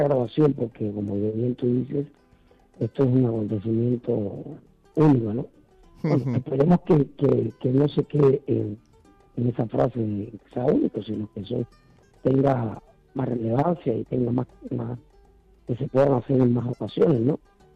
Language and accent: Spanish; Cuba; Yo, como cubano que soy, estoy oyendo a … desde niño, soy en Cuba.